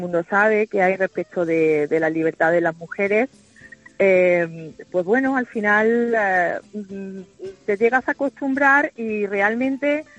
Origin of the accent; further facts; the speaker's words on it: Córdoba, Andalusia, Spain; also born or lived in Saudi Arabia; Estoy en Córdoba, soy de Córdoba.